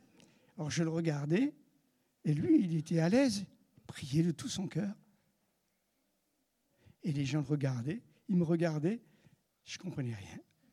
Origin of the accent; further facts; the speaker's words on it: France; moi, les Français, je suis Français